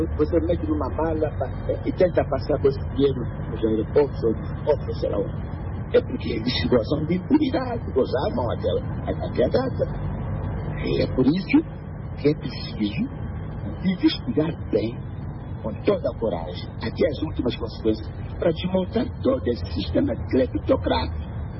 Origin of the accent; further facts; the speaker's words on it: Angola; Nós somos angolanos, conhecemos que as coisas se passaram aqui no passado e agora.